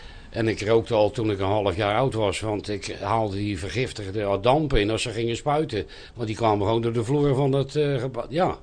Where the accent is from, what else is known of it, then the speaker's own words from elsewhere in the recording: Rotterdam, South Holland, Netherlands; Ik zei, ja, maar ik ben Rotterdammer en jij niet.